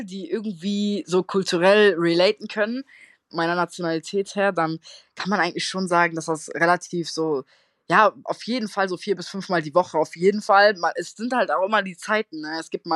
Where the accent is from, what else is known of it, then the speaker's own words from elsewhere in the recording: North Rhine-Westphalia, Germany; Ich komme tatsächlich nicht direkt aus Düsseldorf, sondern aus der Nähe von Düsseldorf. Und meine Mama ist Deutsche, mein Papa ist aber Kurde.